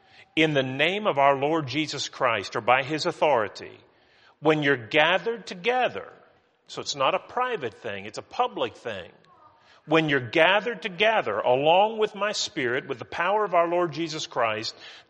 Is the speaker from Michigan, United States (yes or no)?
no; West Virginia, United States; I'm from West Virginia, and I've been called a hillbilly, you know, a thousand and one times.